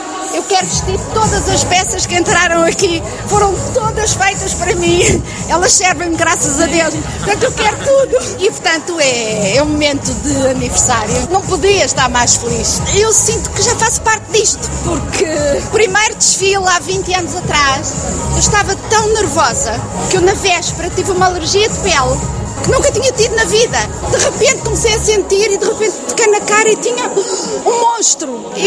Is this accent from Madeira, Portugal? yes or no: yes; Madeira, Portugal; also born or lived in Lisbon; now in Paris, France; Eu, quando saí da Madeira com o sonho de moda, na verdade o meu sonho de moda era Lisboa. Mas eu, quando cheguei a Lisboa, comecei a perceber que era possível ir mais além.